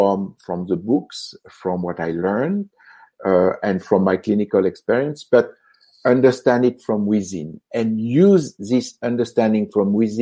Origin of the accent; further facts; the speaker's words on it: France; English is a second language; moved away as an adult; now in Toronto, Canada; I come from France with Dr. Tomatis to develop what was going to be the first listening training facility in North America. It is in Toronto